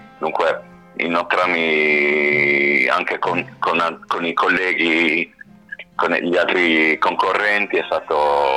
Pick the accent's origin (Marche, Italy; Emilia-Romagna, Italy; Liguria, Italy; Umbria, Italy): Liguria, Italy; Genoa; ho usato da buon genovese